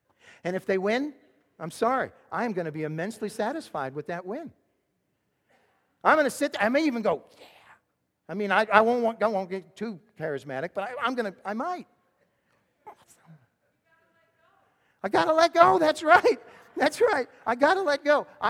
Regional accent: Massachusetts, United States; My defense, I grew up in Massachusetts, northeastern Massachusetts.

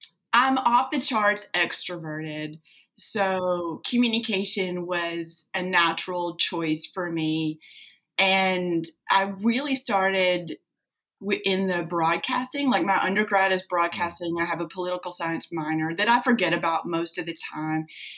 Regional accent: Hardin, Kentucky, United States; I grew up in Western Kentucky in a little town called Hardin. It was so small, we generally just said we grew up in Marshall County, because the little town, you know, really it's unlikely that people know where that is.

